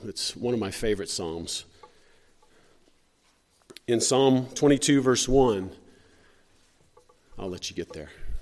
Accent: Springfield, Missouri, United States; I grew up in Springfield near the Assembly of God, its headquarters.

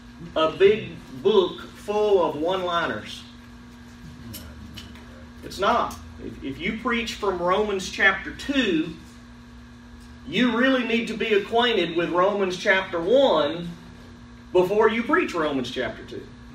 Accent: Alabama, United States; I'm from Alabama. This is obviously a Yankee.

